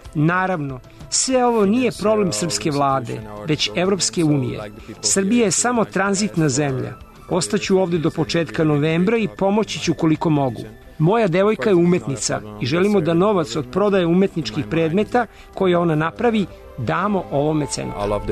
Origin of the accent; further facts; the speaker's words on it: Brazil; now in Belgrade, Serbia; dolazim iz Brazila.